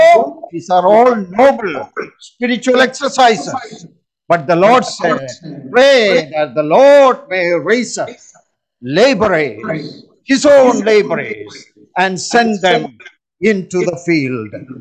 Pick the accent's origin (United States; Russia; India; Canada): India; Kerala; I remember growing up in Kerala, India, attending along with my father some of the great assembly conferences.